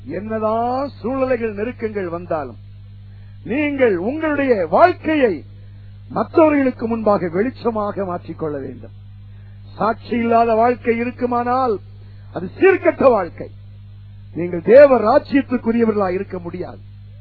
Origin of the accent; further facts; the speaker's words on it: India; இந்தியாவில் என்னுடைய சின்ன வயதுல நான் சைக்கிள் ஓட்டும் போது